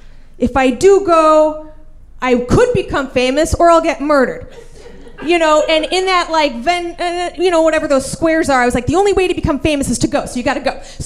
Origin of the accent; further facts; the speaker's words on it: Scottsdale, Arizona, United States; me and David Spade. you know, we're both from Scottsdale.